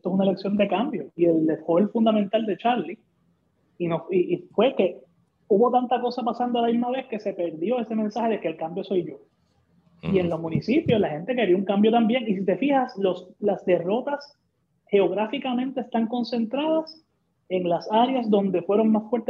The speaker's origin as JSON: {"language": "Spanish", "town": "Moca", "country": "Puerto Rico", "lives_now": "San Juan, Puerto Rico", "said": "porque yo no soy de Caguas. Yo soy de Moca y vivo en San Juan."}